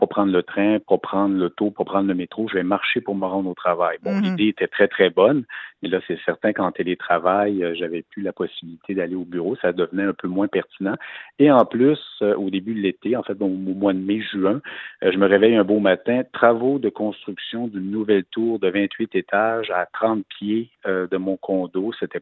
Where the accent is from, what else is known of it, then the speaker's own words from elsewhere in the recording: Charlevoix, Quebec, Canada; tout d'abord, je suis originaire de Charlevoix, donc c'est une région que j'aime beaucoup.